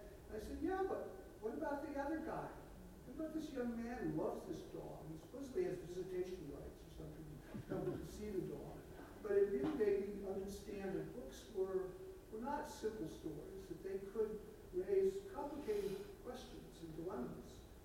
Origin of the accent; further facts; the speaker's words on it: Lorain, Ohio, United States; And we once had a conversation about growing up in Lorain, the National Book Festival. It's a classic blue-collar steel town. And it was a great place to grow up.